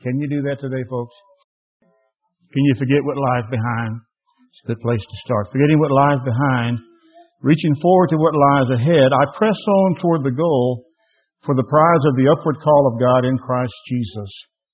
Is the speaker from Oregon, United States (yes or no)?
no; Louisiana, United States; also born or lived in Virginia / California; and in 1949, we came back from California. Moved back to Louisiana, and I felt like we had, in California, we had all the modern things. We lived in the Bay Area.